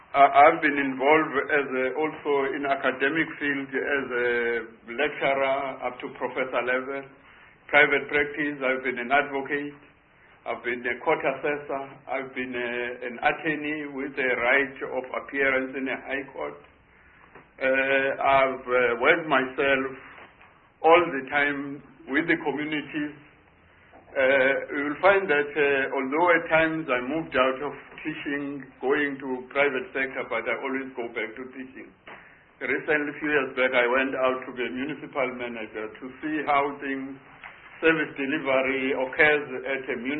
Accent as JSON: {"language": "English", "town": "Durban", "region": "KwaZulu-Natal", "country": "South Africa", "tie": "born there", "said": "I was born in 1947 in Durban, I studied up to matric"}